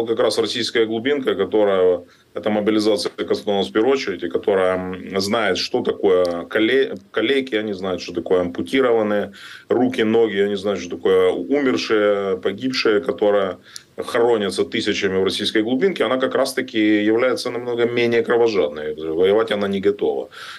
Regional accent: Kerch, Crimea, Ukraine; moved away; Я уроженец украинского Крыма. Родился в самой восточной точке Крыма, в городе Керчи, там, где начинается так называемый Крымский или Керченский мост. Я не видел своей родины с 2014 года.

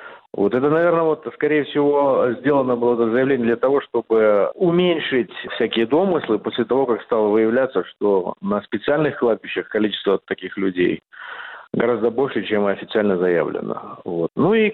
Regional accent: Ust-Kamenogorsk, East Kazakhstan Region, Kazakhstan; мой родной город Усть-Каменогорск

